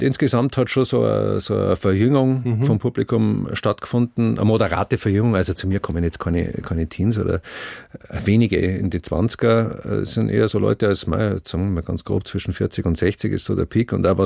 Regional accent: Bavaria, Germany; accent: Bavarian; first language Bavarian; Bayerisch ist sehr vokalreich. Ist gut singbar

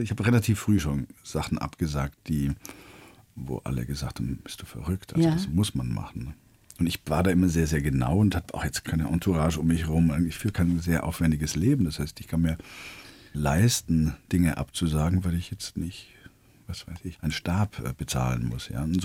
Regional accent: Baden-Württemberg, Germany; accent: Swabian; also born or lived in Karlsruhe; Der Schwab, ich meine, ich bin aufgewachsen da.

